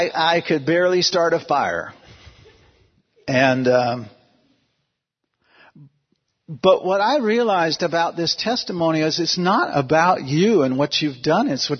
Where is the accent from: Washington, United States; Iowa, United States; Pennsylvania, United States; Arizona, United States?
Washington, United States; Seattle; I remember as a kid, I grew up in Seattle, and the high school I went to was on Capitol Hill, if you know Seattle